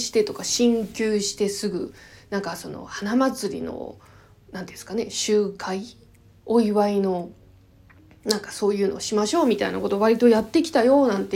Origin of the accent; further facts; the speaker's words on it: Kanto, Japan; 私はちょっと生まれも育ちも多分よっぽどのことがない限り一生関東地方から出ないとは思いますので、